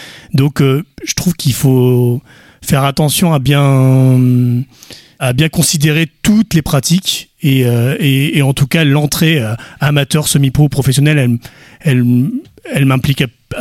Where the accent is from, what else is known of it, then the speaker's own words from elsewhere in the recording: Auvergne-Rhône-Alpes, France; now in Nantes, France; je viens plutôt de Rhône-Alpes au départ.